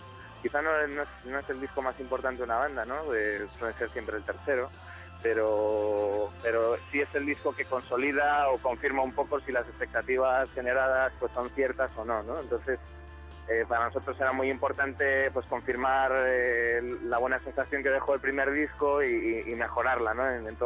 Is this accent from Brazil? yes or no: no; Galicia, Spain; salvo Raúl, que es de Barcelona, el resto somos gallegos